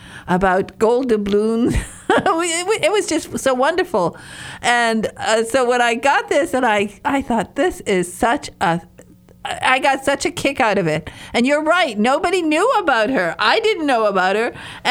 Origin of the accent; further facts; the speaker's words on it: Michigan, United States; As I said, I lived on Lake Superior. I was raised up in the Upper Peninsula of Michigan, and we had our own raft.